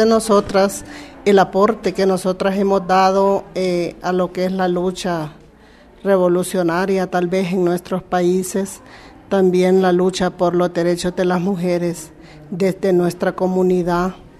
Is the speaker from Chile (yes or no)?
no; Santa Marta, Cabañas, El Salvador; Vengo de una comunidad Santa Marta de El Salvador, en el departamento de Cabañas, municipio de Victoria, fronterizo con Honduras.